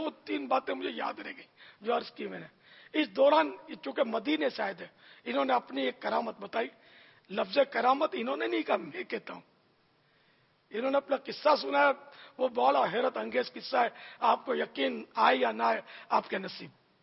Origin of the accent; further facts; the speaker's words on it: Karachi, Sindh, Pakistan; born there; تو ہم کچھ دن ہمارے ماں باپ یا زمزم نگر جس کو ہم بولتے ہیں حیدرآباد میں رہے, پھر باب المدینہ میں تشریف لے آئے, اور میں باب المدینہ میں پیدا ہوا.